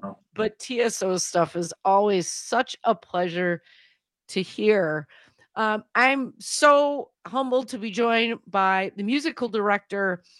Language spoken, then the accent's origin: English; Milwaukee, Wisconsin, United States; now in New York, United States; I'm born and raised in Milwaukee, but I ended up having the opportunity to move to New York for work.